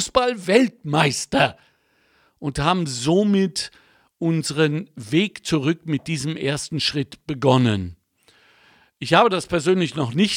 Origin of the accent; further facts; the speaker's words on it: Lünen, North Rhine-Westphalia, Germany; Ich komme aus dem Ruhrgebiet. Ich bin am Ortsrand von Dortmund aufgewachsen, in Lünen.